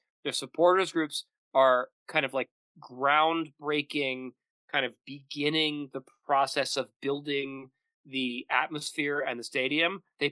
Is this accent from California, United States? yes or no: yes; Los Angeles, California, United States; I grew up in Los Angeles, where, and Matt did too, where the Rose Bowl and the Coliseum seat 100,000.